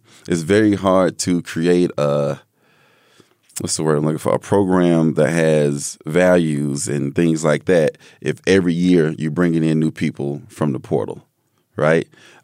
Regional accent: Ensley, Alabama, United States; also born or lived in New York; So I was born in New York. I lived there for about a year and a half, 2 years, then moved to a small town, Ensley, in Alabama. And it was probably about 8x8 blocks.

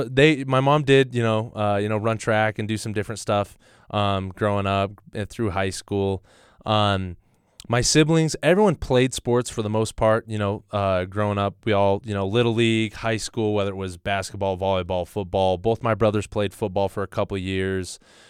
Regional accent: Spring Lake, Utah, United States; And so I loved growing up in Spring Lake. I loved growing up in the you know, South County.

